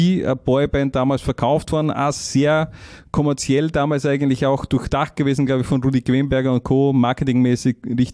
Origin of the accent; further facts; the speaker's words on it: Styria, Austria; Und das war wirklich in meiner Ortschaft. Ich meine, ich komme ja doch aus der Steiermark